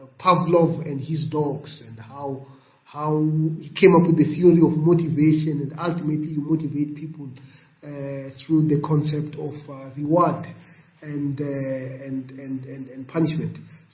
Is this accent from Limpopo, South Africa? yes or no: yes; Limpopo, South Africa; if you were growing up in Venda, you know, there was not even in television. Certainly we did not have television in our home.